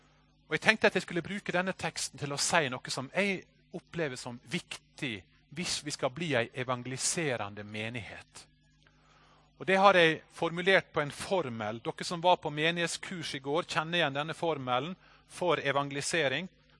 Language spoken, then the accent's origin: Norwegian; Sykkylven, Møre og Romsdal, Norway; Da jeg vokste opp på bedehuset i Sykkylven